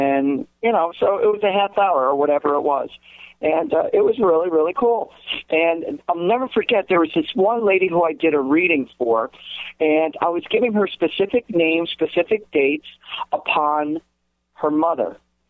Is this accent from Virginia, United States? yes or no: no; New Jersey, United States; from all the way from New Jersey in my home state